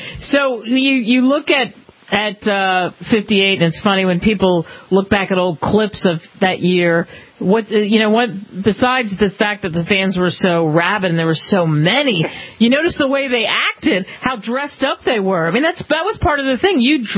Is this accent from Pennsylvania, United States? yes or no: yes; Philadelphia, Pennsylvania, United States; Growing up in Philadelphia, I heard a lot about Army, Navy, and I had a lot of family that followed Army football.